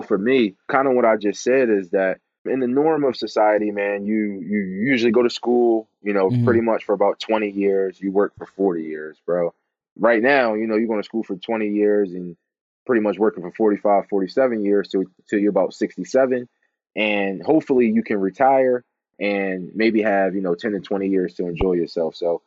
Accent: Philadelphia, Pennsylvania, United States; So as I said … I'm from Philadelphia, PA, born and raised here.

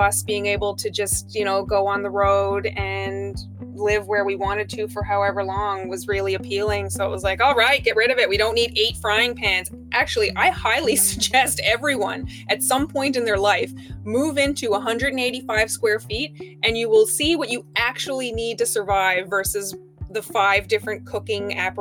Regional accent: Newfoundland and Labrador, Canada; now in Truro, Canada; I'm an entrepreneur here in Nova Scotia, in Truro. I'm originally from Newfoundland, and I've been here for, it'll be 10 years this year, actually.

